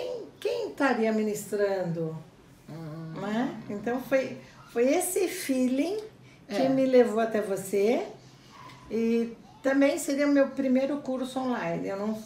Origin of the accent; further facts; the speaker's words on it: Sorocaba, São Paulo, Brazil; Não, eu sou de Sorocaba.